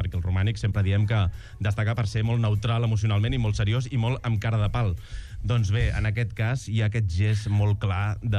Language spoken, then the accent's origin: Catalan; Sant Boi de Llobregat, Catalonia, Spain; perquè jo soc de Sant Boi